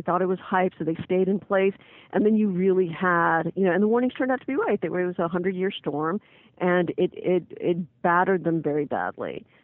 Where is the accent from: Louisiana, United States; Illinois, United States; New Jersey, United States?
Louisiana, United States; and I grew up in Louisiana, which is very prone to hurricanes